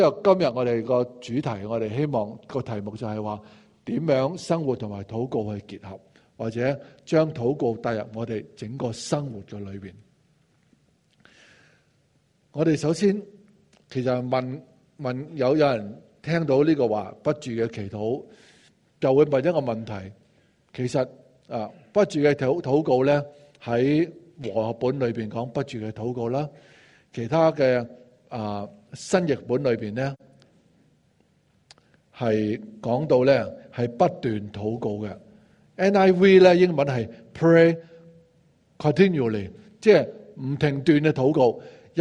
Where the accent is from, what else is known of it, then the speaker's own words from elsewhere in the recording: Chaozhou, Guangdong, China; 我们华人呢，特别我潮州人呢，